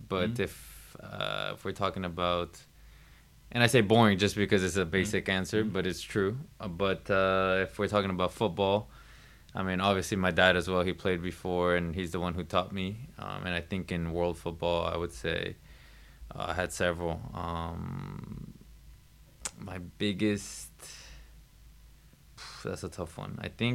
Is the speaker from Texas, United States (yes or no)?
yes; Houston, Texas, United States; moved away as an adult; now in Sweden; when I moved to my hometown professional team, the Academy of Houston Dynamo, where I spent probably the next 10 years, three of them being professional and the rest being with the Academy, until I moved here to Sweden.